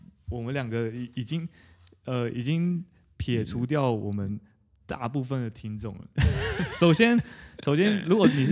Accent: Taiwan; 就是我们台湾人就呆呆的嘛

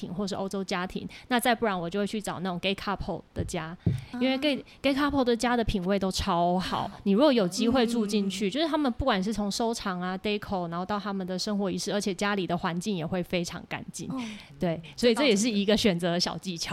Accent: Taiwan; 因为其实大陆的小姐姐们也都很喜欢台湾的小姐姐。对，她每次听到我们讲话就说小姐姐你讲话好好听哦

